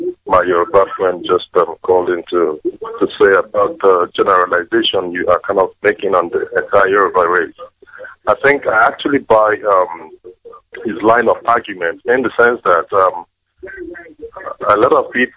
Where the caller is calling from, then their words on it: Doha, Qatar; I'm calling from Doha.